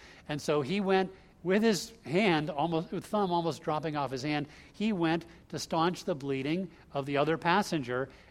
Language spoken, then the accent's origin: English; Vancouver, British Columbia, Canada; I'm from Vancouver, eh?